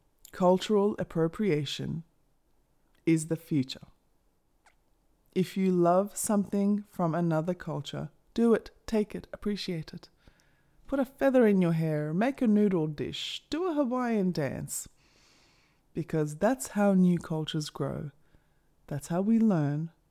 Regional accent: Australia; Boy, I really do love being an Australian.

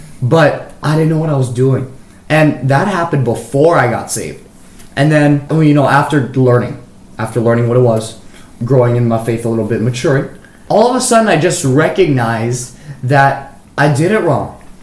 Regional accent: Maui, Hawaii, United States; Yes, I did. I was born and raised on Maui.

